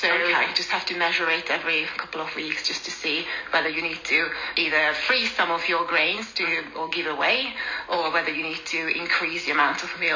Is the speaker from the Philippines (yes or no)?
no; Hungary; I grew up in Hungary, and I remember my mum buying this kefir